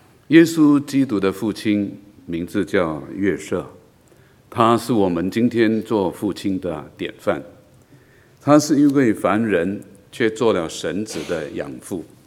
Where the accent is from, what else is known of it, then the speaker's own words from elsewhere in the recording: China; 那我们中国人呢，劳动节就不讲它了，美国人也不讲它。